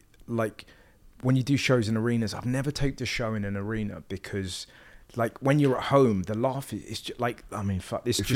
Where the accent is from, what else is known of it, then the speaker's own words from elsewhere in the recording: England, United Kingdom; doing a 400 seater in New York as an English person is so fucking exciting.